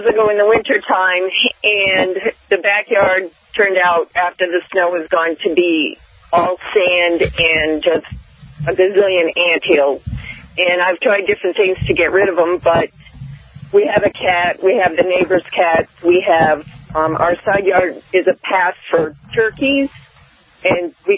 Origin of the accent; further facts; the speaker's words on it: New Hampshire, United States; I'm from New Hampshire.